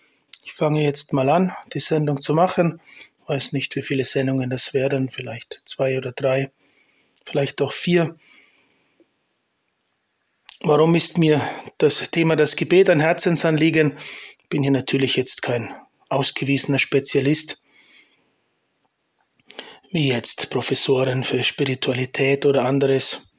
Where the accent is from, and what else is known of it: Liechtenstein